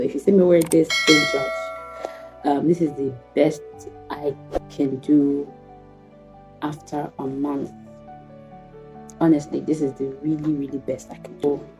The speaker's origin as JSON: {"language": "English", "region": "Osun", "country": "Nigeria", "said": "It never crossed my mind because I'm from Osun State."}